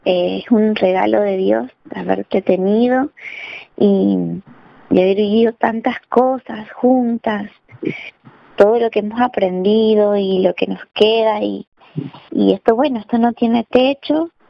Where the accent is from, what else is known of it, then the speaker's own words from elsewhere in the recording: Argentina; nosotros, que somos argentinas